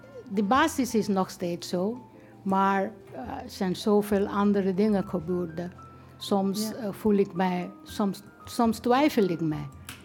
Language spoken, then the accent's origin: Dutch; West Bengal, India; Dutch is a second language; now in Netherlands; ik kom oorspronkelijk uit India. Oostelijke stad, oostelijke provincie Bengaal. En de hoofdstad is Kolkata.